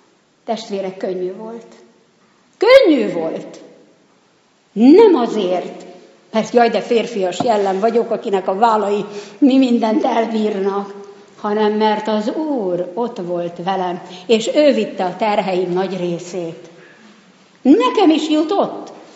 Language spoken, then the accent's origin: Hungarian; Szentendre, Pest, Hungary; also born or lived in Budapest; Én ugye itt nőttem fel, pesti születésünként Szentendrén, itt is laktunk, ott is, de Szentendre volt valahogy a bázis.